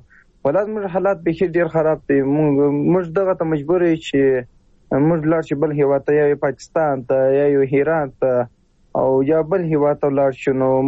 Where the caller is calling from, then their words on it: Musa Qala, Helmand, Afghanistan; زه په هلمند کې یم، په هلمند کې په موساکله ولسوالۍ کې یم.